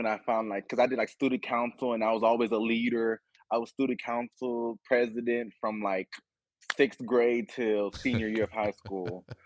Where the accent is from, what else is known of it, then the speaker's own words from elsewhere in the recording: Texas City, Texas, United States; Since I'm from Texas City, so she went to Lamarck High School, and she just raised us in Texas City.